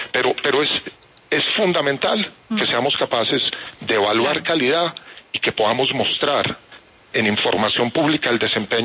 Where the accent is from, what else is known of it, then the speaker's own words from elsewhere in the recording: Colombia; y que nosotros como colombianos podamos entender cuál es la EPS